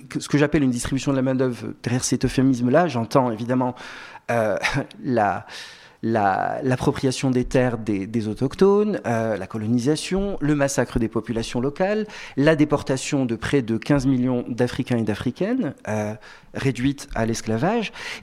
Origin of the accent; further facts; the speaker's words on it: Morocco; also born or lived in Brazil / Argentina; now in France; moi, malgré cette tête incontestablement polonaise que je peux avoir, je suis marocain. Donc, j'ai découvert que j'étais racisé en arrivant en France. J'ai vécu au Brésil.